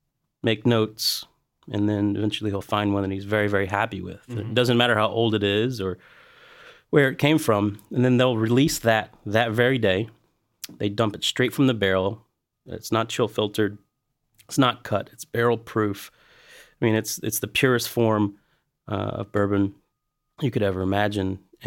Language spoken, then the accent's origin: English; Appalachia, United States; it's very similar to the trailer park parties that I grew up with in the Appalachian Mountains.